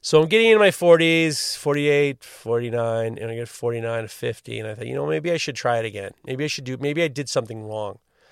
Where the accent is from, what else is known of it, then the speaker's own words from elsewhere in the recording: New York, United States; growing up in New York or living in New York, the New York City Marathon was such a huge part of our, you know, the life of a New Yorker.